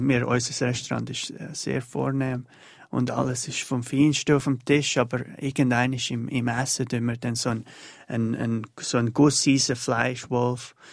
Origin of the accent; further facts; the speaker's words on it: Aargau, Switzerland; im Aargau, ich komme ja aus dem Rüebli-Land, und wo es ja auch fantastische Rüebli gibt, vor allem um die Aare herum, wo die Erde so ganz schwarz ist.